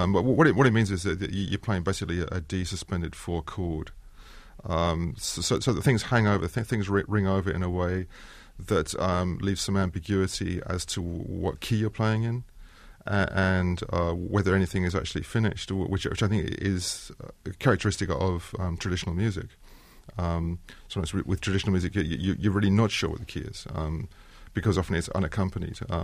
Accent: London, United Kingdom; I grew up mostly in London.

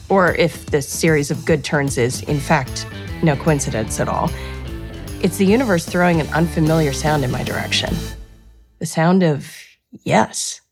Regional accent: New York, United States; I'm a New Yorker. I know you can't stop a train.

